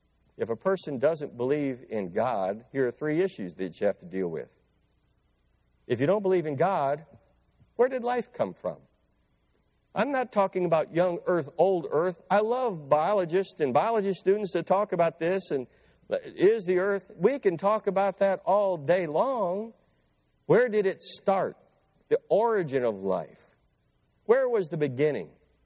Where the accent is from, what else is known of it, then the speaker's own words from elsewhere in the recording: Flat Rock, Michigan, United States; I grew up right in Flat Rock, right between Dearborn and Toledo.